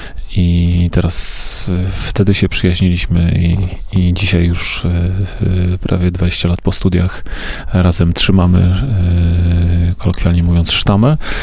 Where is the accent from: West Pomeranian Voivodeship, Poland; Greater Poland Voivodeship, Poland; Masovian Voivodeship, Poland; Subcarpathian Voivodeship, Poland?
Subcarpathian Voivodeship, Poland; Lesko; Rzeczywiście pochodzimy stąd. … pochodzi z Orelca, ja pochodzę z Leska